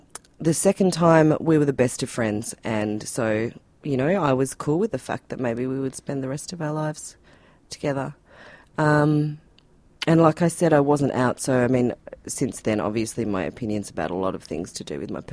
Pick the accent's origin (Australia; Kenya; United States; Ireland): Australia; Tasmania; I wasn't from a country town. I'm from Tassie. But okay. Yeah, I was from a small place.